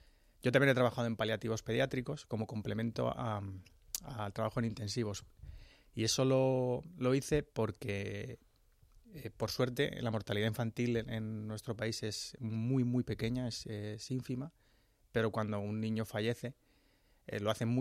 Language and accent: Spanish; Madrid, Community of Madrid, Spain; also born or lived in Getafe / Pinto; nací en Madrid, en La Milagrosa, ajá, que está bastante en el centro. Y luego viví en Getafe y después en Pinto.